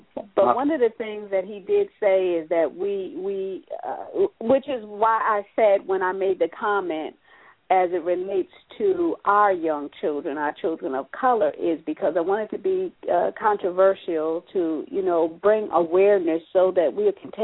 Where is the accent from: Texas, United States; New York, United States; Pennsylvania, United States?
New York, United States; moved away; I remember when I moved down here from New York. Now, people always say, oh, New York is one of the hardest cities. Those people are so mean in New York. But I was so comfortable, so at home in New York.